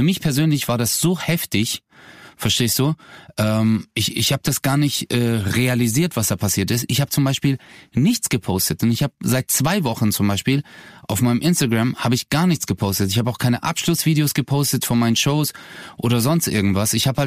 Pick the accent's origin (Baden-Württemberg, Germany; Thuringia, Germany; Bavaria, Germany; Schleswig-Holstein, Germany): Baden-Württemberg, Germany; Stuttgart; ich komme ja aus Stuttgart.